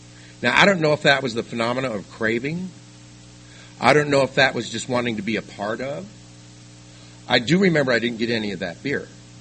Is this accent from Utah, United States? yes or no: yes; Utah, United States; northern Utah, so you could drive to Idaho because Idaho, we could go to Idaho and buy liquor. In my hometown, they had a state-run liquor store.